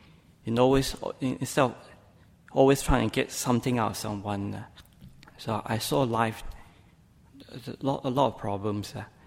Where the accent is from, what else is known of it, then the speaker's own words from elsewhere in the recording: Christmas Island; also born or lived in Malaysia; I was born in Malaysia, and I moved from Malaysia to Christmas Island when I was roughly about 7. And from there, I spent most of my life there.